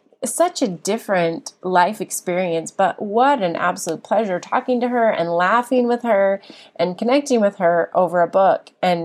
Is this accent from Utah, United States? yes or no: yes; Salt Lake City, Utah, United States; I grew up in Salt Lake City, Utah. She grew up in Australia. I have four sisters. She had only brothers. I grew up in a city.